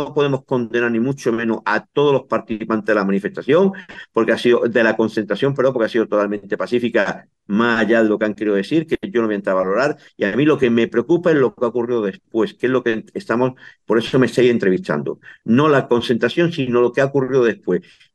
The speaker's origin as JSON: {"language": "Spanish", "region": "Melilla", "country": "Spain", "said": "judíos, y en esto voy a ser muy tajante, somos españoles merinenses de origen judío"}